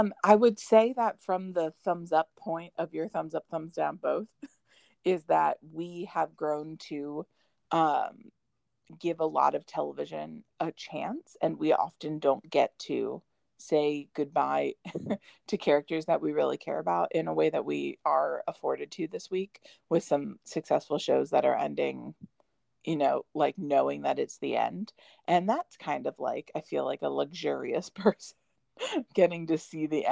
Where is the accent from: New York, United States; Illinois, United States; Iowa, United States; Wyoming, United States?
Illinois, United States; Chicago; I'm from Chicago.